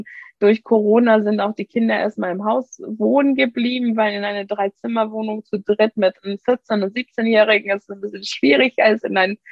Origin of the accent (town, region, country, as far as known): Iran; now in Germany